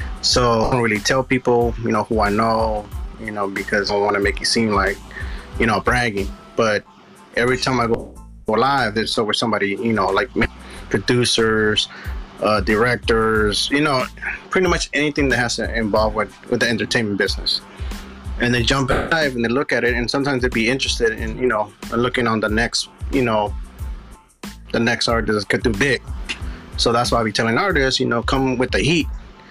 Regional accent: Richmond, California, United States; I'm actually from Richmond, California, the Bay Area.

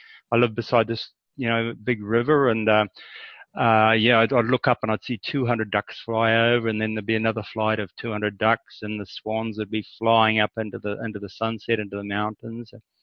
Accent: New Zealand; also born or lived in Australia; now in Thailand; Yeah, I grew up in New Zealand basically and spent 10 years in Australia, and then I've been in Thailand for 4 years now.

